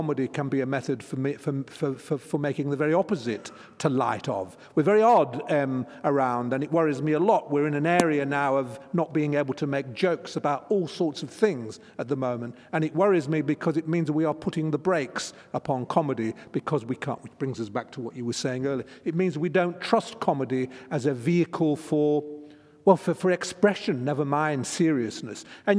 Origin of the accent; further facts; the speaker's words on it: England, United Kingdom; I have an advantage in being an English and a Jewish writer, and I don't know which comes first. I think the English comes first.